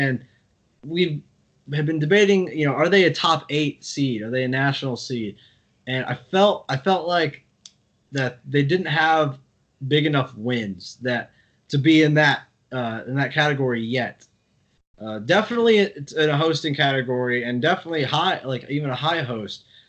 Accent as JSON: {"language": "English", "town": "Houston", "region": "Texas", "country": "United States", "also_born_or_lived": "Virginia", "said": "I went to school in Virginia. I'm from Houston. I'm from Texas."}